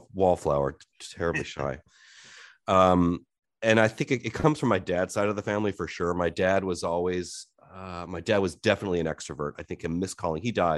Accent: Cleveland, Ohio, United States; I grew up in Cleveland and I went to college in Boston, and that was, you know, it was a new environment.

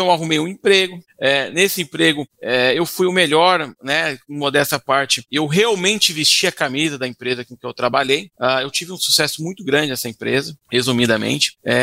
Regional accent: São Paulo, Brazil; Eu venho do interior de São Paulo, cheguei aqui em São Paulo com 18 anos.

